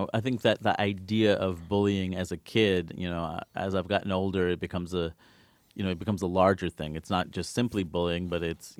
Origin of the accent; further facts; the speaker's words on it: New York, United States; Like, I'm certainly a New Yorker in that regard.